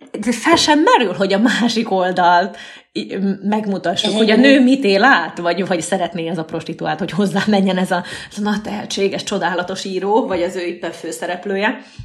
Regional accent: Šamorín, Trnava Region, Slovakia; Én Somorján nőttem fel, ez egy kisváros Csalló közben, Dunaszerdehelytől 20 kilométerre

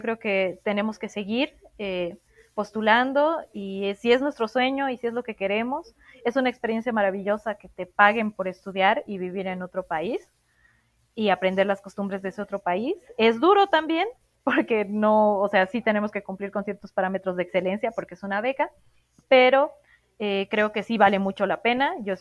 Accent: Bolivia; Somos bolivianas y bolivianos que vivimos en más de 20 países.

